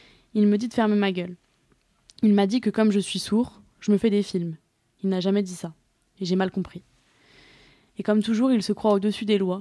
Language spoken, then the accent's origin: French; Guadeloupe; je pourrai rentrer chez moi en Guadeloupe, et revoir ma famille, profiter de ma culture, et les bons plats de chez moi